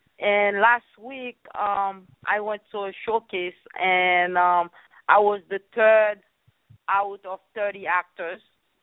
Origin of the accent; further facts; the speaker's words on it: New York, United States; I'm from New York, and I'm so happy you guys have me here today.